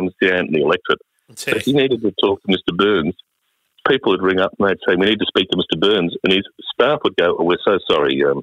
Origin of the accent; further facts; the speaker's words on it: Queensland, Australia; I grew up in Southeast Queensland at the time